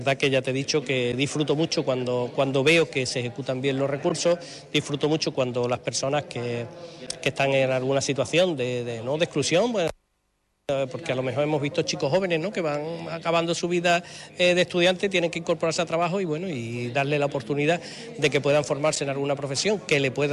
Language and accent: Spanish; Calaña, Andalusia, Spain; Yo vengo de una zona, yo soy de Calaña, la zona minera